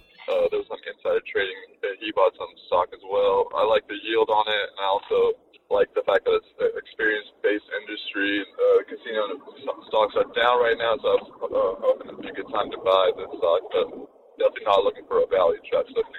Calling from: Washington, United States; I'm calling from Washington.

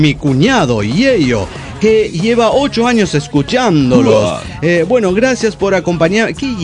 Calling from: Potosí, Bolivia; de Potosí, Bolivia.

